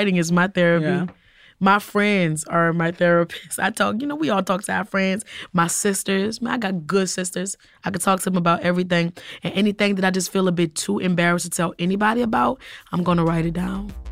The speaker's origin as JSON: {"language": "English", "town": "New Orleans", "region": "Louisiana", "country": "United States", "tie": "born or raised there", "said": "growing up in New Orleans schools where they'll clown you so quick anything being wrong with you"}